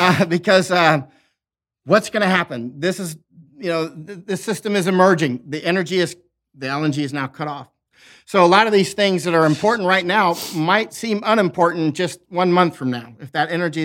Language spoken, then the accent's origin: English; Florida, United States; I sweat, but I'm from Florida, right?